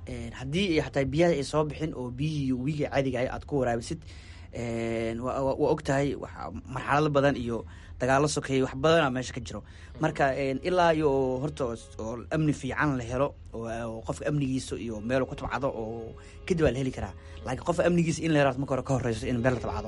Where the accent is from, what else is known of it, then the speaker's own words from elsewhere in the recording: Hiran, Somalia; Ani waxaan ka imaaday dhulka beeraleyda ah oo inta badan dalaga oo ka imaado oo hiiraan.